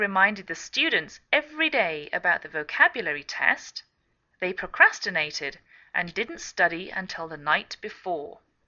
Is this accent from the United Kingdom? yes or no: yes; England, United Kingdom; now in United States